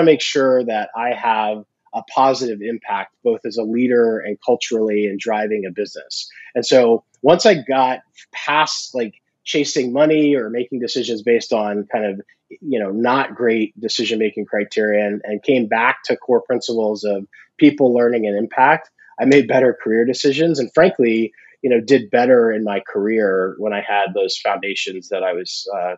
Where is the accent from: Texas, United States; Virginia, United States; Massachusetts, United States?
Virginia, United States; I mean, so I grew up in Virginia, and I worked in consulting after going to the University of Virginia for undergrad.